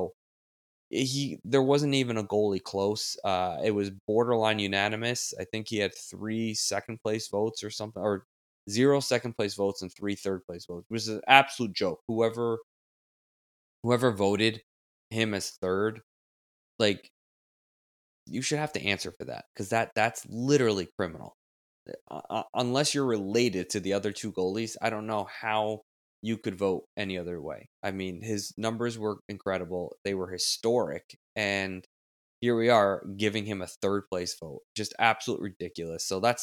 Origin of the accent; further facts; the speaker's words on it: Arizona, United States; as an American from Arizona, go figure.